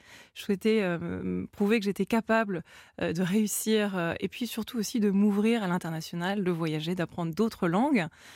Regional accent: Bordeaux, Nouvelle-Aquitaine, France; je suis née à Bordeaux et j'ai grandi, j'ai passé toute mon enfance à la propriété Angélus et je courais au milieu des vignes côté de mon père et de mon grand-père.

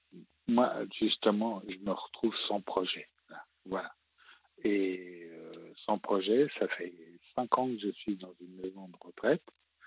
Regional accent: Île-de-France, France; Oui, parce que moi, je fais partie de l'Île-de-France.

